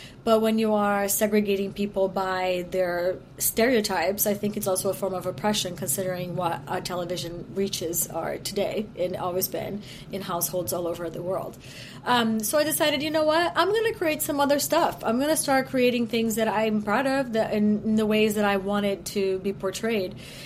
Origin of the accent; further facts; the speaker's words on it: Brazil; English is a second language; growing up in Brazil in not an advantageous family, being an artist was not a choice.